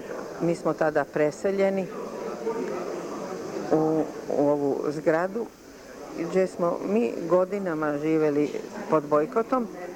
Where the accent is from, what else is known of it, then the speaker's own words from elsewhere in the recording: Zagreb, City of Zagreb, Croatia; Ja sam došla iz Zagreba 46. godine i došla sam da radim u kadrovsko odeljenje Centralnog komiteta na godinu, dve maksimum.